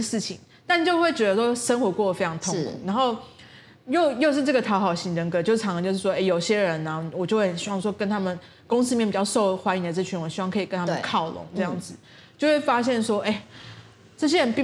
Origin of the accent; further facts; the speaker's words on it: Taiwan; 我在台湾从出生到国中的阶段